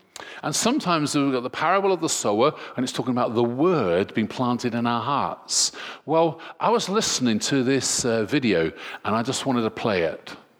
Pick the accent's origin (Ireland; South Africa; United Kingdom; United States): United Kingdom; And as British, you know, we like our independence, and my home is my castle.